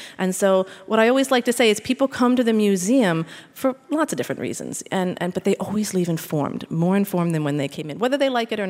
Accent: Philadelphia, Pennsylvania, United States; I'm from Philadelphia, born and raised.

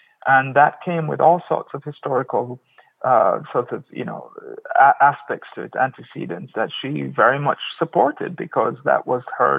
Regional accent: Jamaica; the life I had in Jamaica as a Jamaican.

